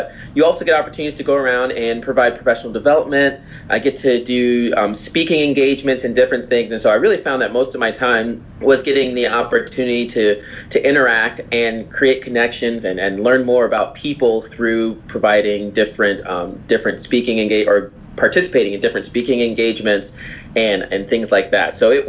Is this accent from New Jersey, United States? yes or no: no; Tampa, Florida, United States; I was raised in Tampa Bay area.